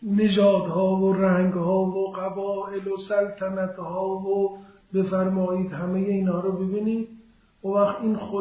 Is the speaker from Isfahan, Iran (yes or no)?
yes; Isfahan, Iran; میدان نقش جهان، من از وقت که راه افتادم توی میدون راه افتادم، این میدون برای من یه چیز عادی شده است.